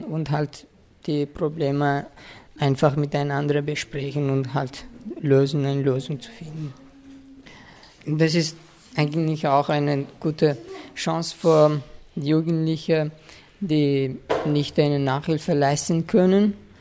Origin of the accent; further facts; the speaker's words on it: Afghanistan; Ich komme aus Afghanistan. Ich bin 17 Jahre alt, also werde bald 18.